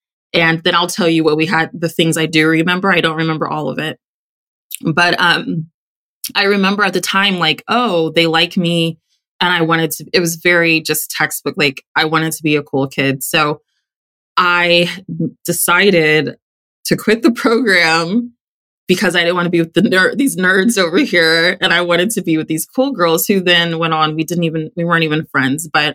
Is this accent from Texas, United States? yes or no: yes; Texas, United States; I grew up in Texas, and so it was called gifted and talented.